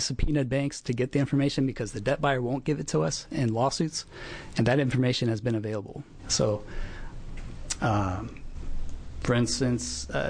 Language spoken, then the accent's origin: English; Oregon, United States; I am from Washington County, and I represent debtors who get sued on these collection lawsuits.